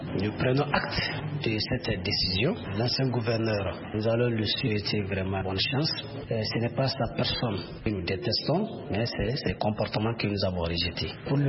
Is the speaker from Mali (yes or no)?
yes; Mali; Nous sommes des Maliens, mais nous resterons sous nos gardes.